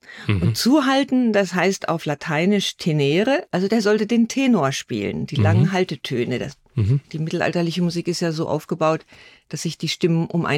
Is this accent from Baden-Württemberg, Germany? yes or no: yes; Freiburg, Baden-Württemberg, Germany; Ich komme ja aus Freiburg, ich sitze hier in Freiburg im Breisgau. Wir sind ja ganz nah an Straßburg dran.